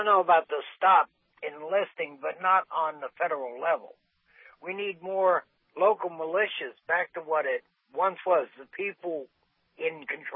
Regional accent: Pennsylvania, United States; But I'm from Pennsylvania. Send me to Texas? They don't matter to me.

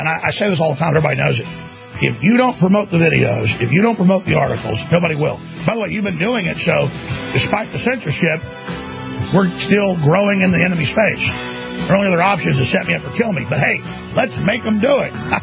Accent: Texas, United States; because I'm from Texas, he went, "Oh, this is … How you doing there?"

